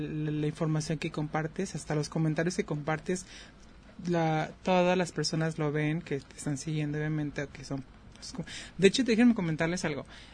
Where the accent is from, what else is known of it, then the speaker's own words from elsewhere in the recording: Mexico; Como todo mexicano